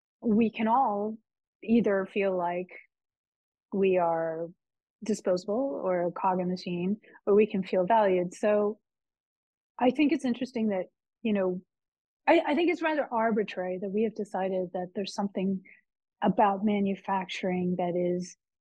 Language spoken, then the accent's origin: English; United States; I'm focused on America because I'm American.